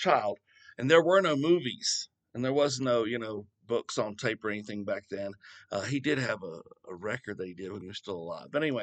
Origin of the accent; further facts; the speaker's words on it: the South, United States; I'm from the South too, which is a 14th problem.